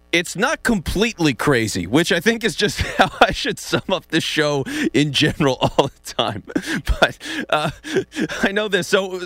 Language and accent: English; Philadelphia, Pennsylvania, United States; Yeah, that works. That's my hometown, so yeah.